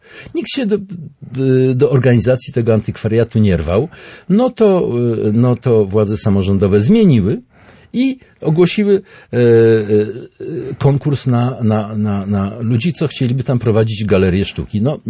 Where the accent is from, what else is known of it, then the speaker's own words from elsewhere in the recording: Lublin, Lublin Voivodeship, Poland; now in Gdańsk, Poland; Ja genetycznie jestem lubelski. No i chociaż większość życia spędziłem już w Gdańsku i mam nadzieję, że mogę o sobie mówić, że jestem gdańszczaninem, ale gdzieś tam sentyment do Lublina zawsze będzie, do kraju rodzinnego.